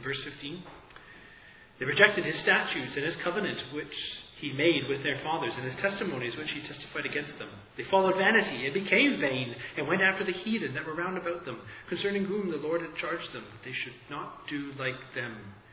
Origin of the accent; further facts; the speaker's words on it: Canada; being Canadian. Canadians are very reserved, they're polite, I'm sorry.